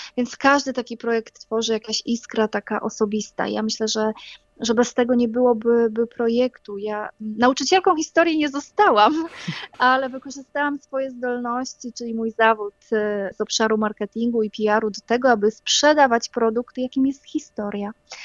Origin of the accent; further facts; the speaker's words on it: Lower Silesian Voivodeship, Poland; Wychowywała się na ziemiach odzyskanych, bo wychowałam się w małej wsi w województwie dolnośląskim